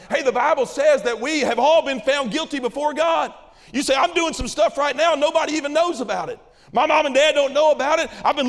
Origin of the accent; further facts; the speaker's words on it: Kentucky, United States; When I was a kid growing up in Kentucky, we lived kind of out in the woods.